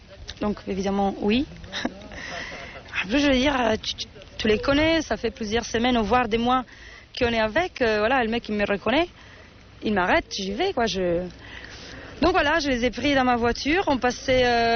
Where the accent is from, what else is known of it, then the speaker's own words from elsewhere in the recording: Italy; En plus, je ne suis pas française, je suis italienne.